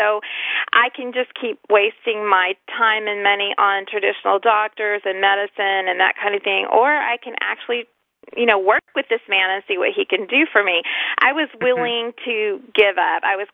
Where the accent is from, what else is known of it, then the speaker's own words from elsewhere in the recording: Texas, United States; Now you're going to laugh, because I'm from Washington. Well, I'm originally from Texas. So here I was, so far away from home